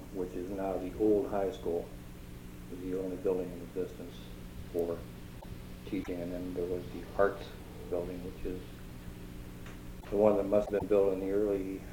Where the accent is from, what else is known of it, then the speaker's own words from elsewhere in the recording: Youngstown, Ohio, United States; Well, I was born in Youngstown in 1929. My father died when I was 2 years old. I was raised by my mother and sister. I attended St. Dominic's School, graduated from there, and went to Ursuline High School in 1943, graduated in 47.